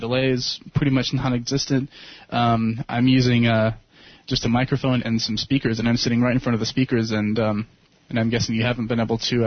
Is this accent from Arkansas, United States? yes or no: yes; Arkansas, United States; from Arkansas.